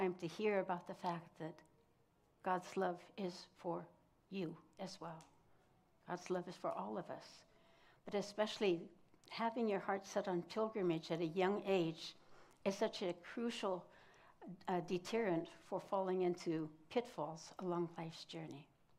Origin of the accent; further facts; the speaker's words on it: Japan; moved away; And I grew up in Japan. I lived in Japan for 18 years